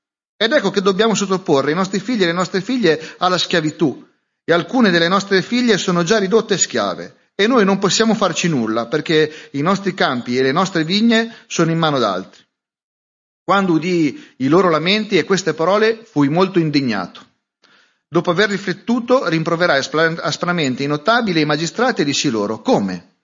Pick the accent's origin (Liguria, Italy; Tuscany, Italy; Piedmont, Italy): Liguria, Italy; io sono ligure, sono anche un po' taccagno